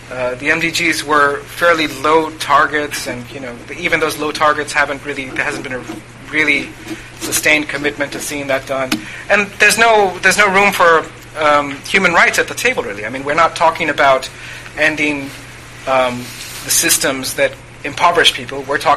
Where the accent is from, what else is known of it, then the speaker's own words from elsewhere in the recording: United States; And for myself, as an American, one example of us losing that struggle